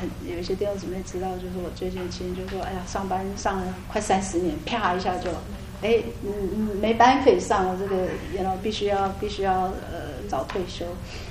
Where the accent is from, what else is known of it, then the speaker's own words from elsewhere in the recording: China; 这个我们中国人很喜欢讲这个负能量啊